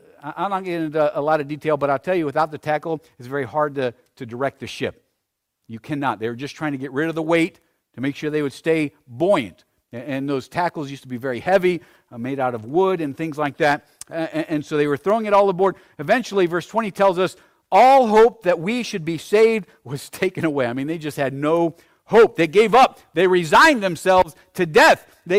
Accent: United States; I think we as Americans, I know I, as an American, I really value my comfort.

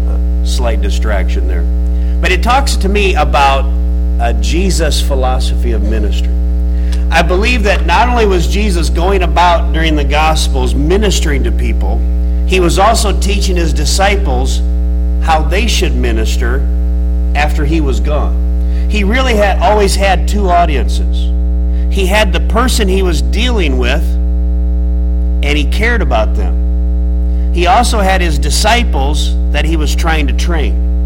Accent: Nebraska, United States; You know, I'm from Nebraska. I'm from the north. We're down here in the south.

